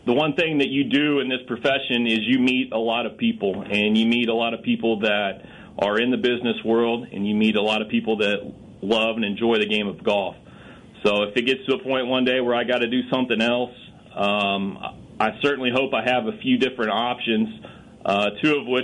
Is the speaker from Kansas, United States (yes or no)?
yes; Kansas, United States; So I don't have too much animosity towards Missouri, but I certainly love my home state of Kansas.